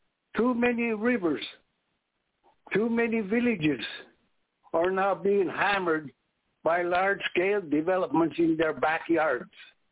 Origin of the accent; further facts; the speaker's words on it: Dillingham, Alaska, United States; I'm from Bristol Bay, originally from Dillingham. I was born back in 1946, September 29, 1946, before this state was recognized as a state, Alaska.